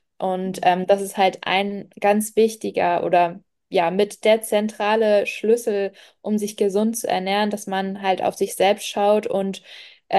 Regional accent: Schleswig-Holstein, Germany; meine wirkliche Heimat ist eigentlich die Nordseeküste, also Dithmarschen, falls wem das vielleicht auch irgendwas sagt. Genau, da komme ich ursprünglich her. Derzeit wohne ich aber tatsächlich jetzt seit 4 Monaten in Dubai.

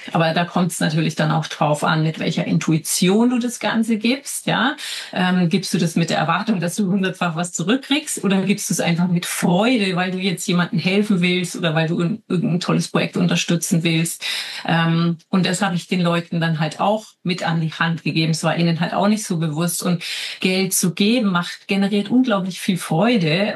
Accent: Switzerland; Bei uns in der Schweiz die dritte Säule oder so.

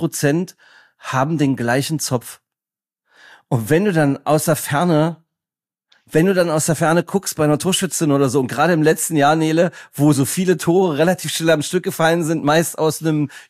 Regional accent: Magdeburg, Saxony-Anhalt, Germany; als ein Magdeburger Jung, der auch sehr viel gute Beziehungen nach Halle hat

